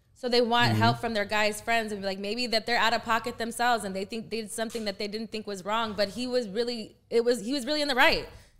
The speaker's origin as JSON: {"language": "English", "region": "Texas", "country": "United States", "said": "Just because I'm from Texas, motherfucker, are you trying to trail me?"}